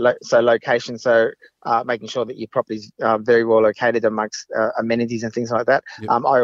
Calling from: Sydney, New South Wales, Australia; I'm in Sydney.

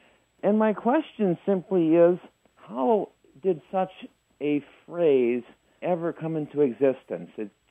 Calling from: Dodgeville, Wisconsin, United States; I'm calling from Dodgeville, Wisconsin.

